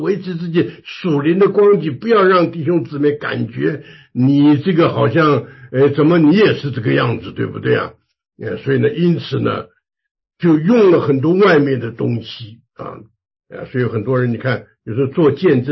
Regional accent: China; 我们中国人常常讲吃人的嘴软了

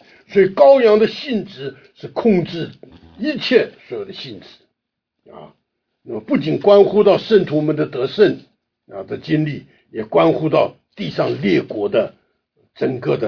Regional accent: China; 我们中国人呢常常就是教会是教堂

